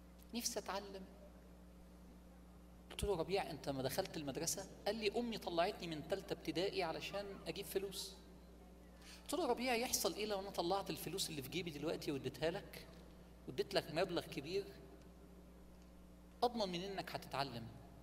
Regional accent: Alexandria, Alexandria Governorate, Egypt; انا من اسكندرية اصلا، وكنت نازل اسكندرية سايق عربيتي

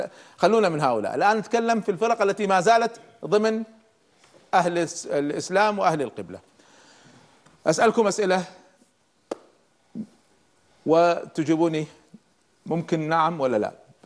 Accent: Kuwait; الآن احنا عندنا في الكويت

